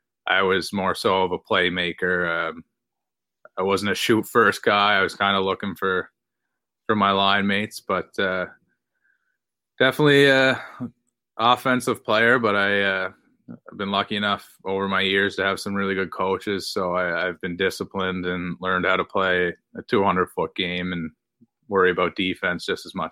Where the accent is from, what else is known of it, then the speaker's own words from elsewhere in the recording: Cape Breton, Nova Scotia, Canada; And I'm from Cape Breton, and a lot of connection there. And I just heard it's very similar to home